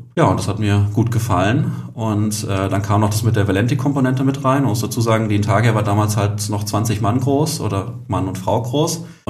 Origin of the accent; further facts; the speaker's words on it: Rüsselsheim, Hesse, Germany; Also bin gebürtiger Rüsselsheimer, also komme aus dem Rhein-Main-Gebiet, dort eben groß geworden.